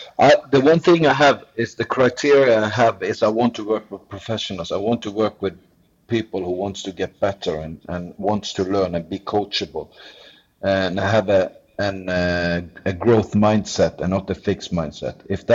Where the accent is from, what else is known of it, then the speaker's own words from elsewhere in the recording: Norway; English is a second language; worked with my hometown team in Norway for 1 year